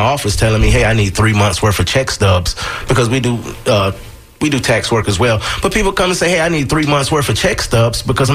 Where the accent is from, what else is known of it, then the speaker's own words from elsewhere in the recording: Detroit, Michigan, United States; As you all know, I'm from Detroit, Michigan.